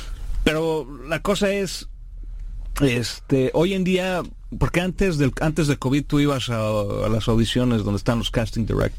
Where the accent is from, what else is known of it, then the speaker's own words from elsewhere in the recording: Mexico; also born or lived in Canada; Yo soy mexicano canadiense